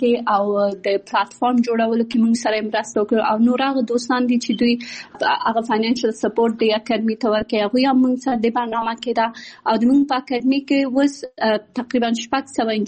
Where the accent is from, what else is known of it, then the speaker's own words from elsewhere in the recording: Kabul, Afghanistan; also born or lived in Pakistan; د ملیحې اکاډمي بنسټ ایښودونکی یم. زه په کابل کې زیږیدلې یم او خپل ابتدایي تعلیمات مې په پاکستان کې کړی او بیا ثانوي او بیرته پوهنتون مې په کابل کې ویلی ده.